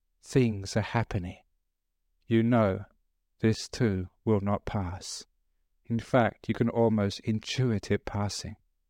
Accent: England, United Kingdom; now in Australia; Now, I was brought up in England. I know this very clearly.

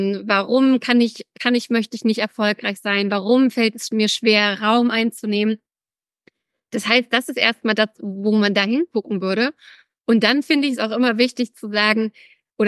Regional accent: Mecklenburg-Vorpommern, Germany; Ich bin nördlich, so wie du, komme ich auch aus Mecklenburg-Vorpommern.

